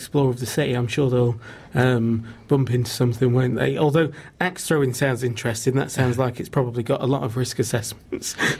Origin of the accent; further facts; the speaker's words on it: Barnsley, Yorkshire and the Humber, United Kingdom; of course, residing from my hometown of Barnsley.